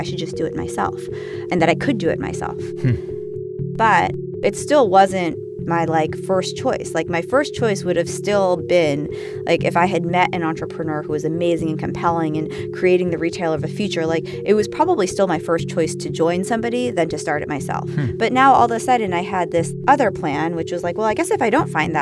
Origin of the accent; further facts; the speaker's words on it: California, United States; accent: Californian; And I felt sounding like I was from California also did the same thing.